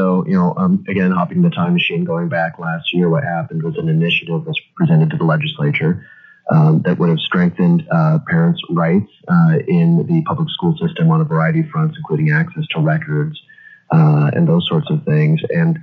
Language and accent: English; Inchelium, Washington, United States; I grew up in Inchelium, I went K through 12 there at Inchelium